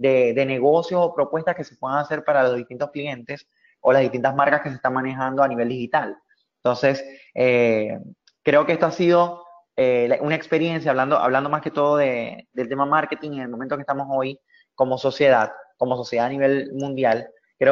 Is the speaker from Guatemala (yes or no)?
no; Venezuela; Ahorita lo estamos haciendo con Venezuela, o sea, en este momento, porque es el país de donde yo vengo